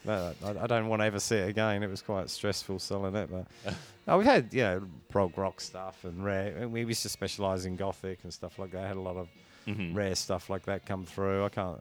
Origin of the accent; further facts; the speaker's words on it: England, United Kingdom; I'm from England. I've been here, I was going to say 25 years, but I've just said I've had the shop for 25 years. So I've obviously been here longer than that now, so it's probably getting close to 30